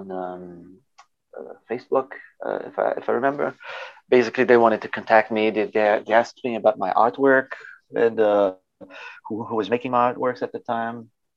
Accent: Paris, Île-de-France, France; I'm from Paris.

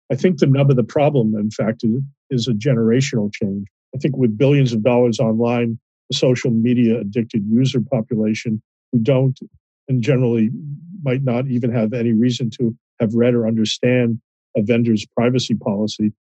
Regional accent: Virginia, United States; And even my home state of Virginia, which I consider to be increasingly progressive, still has a fairly business-friendly privacy statute on the books.

